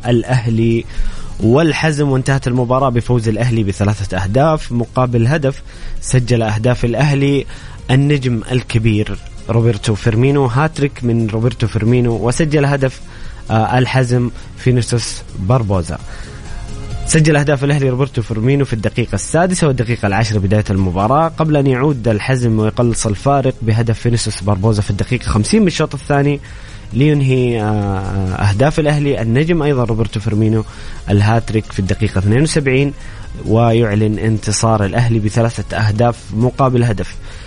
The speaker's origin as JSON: {"language": "Arabic", "country": "Saudi Arabia", "said": "وكذلك عندنا في المملكة العربية السعودية"}